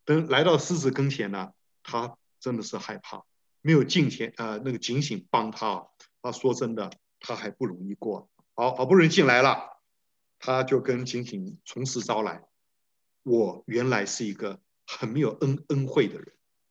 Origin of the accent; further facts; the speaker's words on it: Taiwan; also born or lived in Taipei, Taiwan; 我小的时候是在乡下长大的，那么大概台湾乡下哈，然后初中。高中就好一点，高中就到台北读书